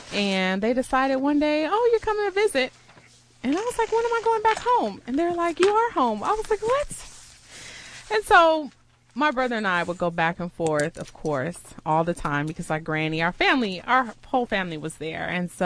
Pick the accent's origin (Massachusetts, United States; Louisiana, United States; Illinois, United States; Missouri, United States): Illinois, United States; Chicago; Well, long story short, I was born, grew up in Chicago. My parents decided, oh, let's try this Texas life.